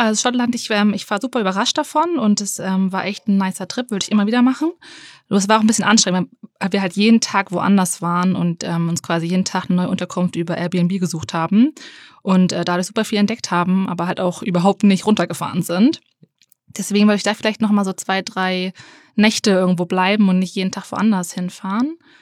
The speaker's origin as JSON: {"language": "German", "town": "Henstedt-Ulzburg", "region": "Schleswig-Holstein", "country": "Germany", "said": "Aus Henschedt-Ulzburg."}